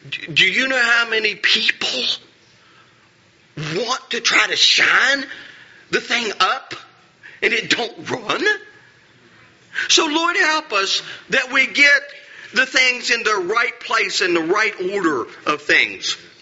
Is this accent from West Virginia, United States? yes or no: yes; Diana, West Virginia, United States; I was from Diana. There was Hacker Valley, Diana, Webster, and Cowan, and we fought one another.